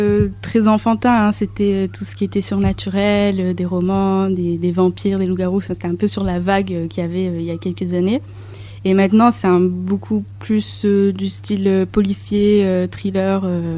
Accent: France; je suis née en France, mais j'ai toujours vécu ma vie ici. J'ai été bercée un petit peu par le quartier Mistral avec ma grande sœur Marwa

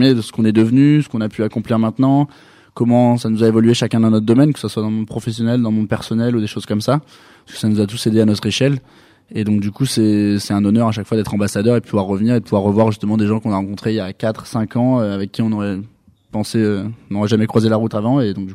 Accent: Auvergne-Rhône-Alpes, France; moi je viens d'un peu de la campagne grenobloise, mais je viens de l'Isère, mais d'Alvar, un petit village donc qui est pas tout près de Grenoble.

